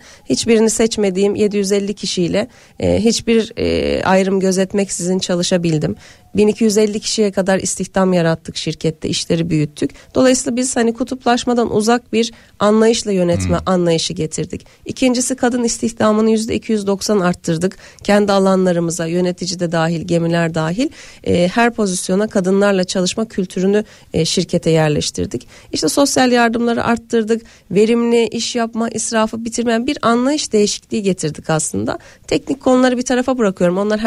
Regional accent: Eskişehir, Turkey; born there; now in Istanbul, Turkey; Eskişehir doğumluyum. Ben 99 senesinde İstanbul'a geldim.

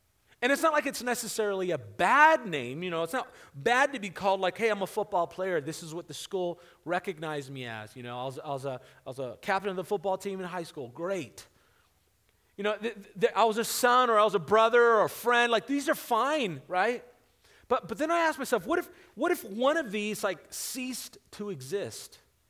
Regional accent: San Diego, California, United States; now in Arizona, United States; I grew up in San Diego. I live in Arizona, but I grew up in San Diego. I grew up by a beach and Jesus.

